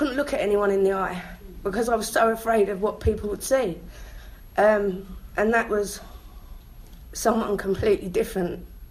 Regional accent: East of England, United Kingdom; accent: Essex; And I said really loudly, is this Lynn Amy in my Essex accent?

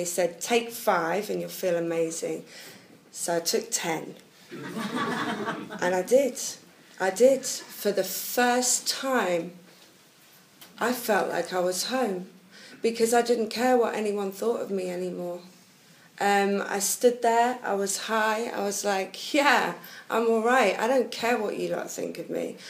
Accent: Liverpool, North West England, United Kingdom; I grew up in Liverpool

